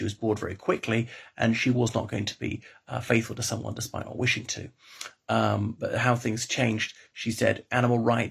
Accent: Ireland; respected viewers … from Ireland.

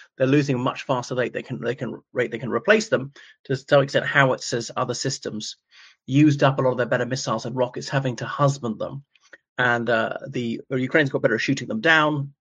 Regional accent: Ireland; from Ireland.

